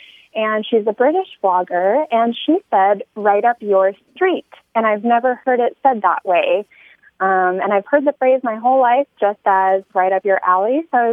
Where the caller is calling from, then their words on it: Washington, United States; I'm calling from Washington State.